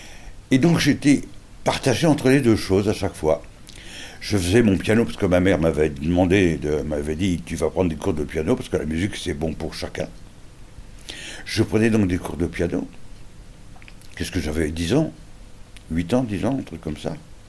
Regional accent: Paris, Île-de-France, France; moi je suis un Parigot

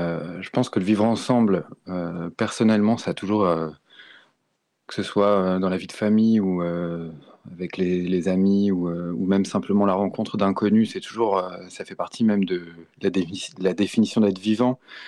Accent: Quimper, Brittany, France; partir un petit peu de Quimper, qui est ma ville natale.

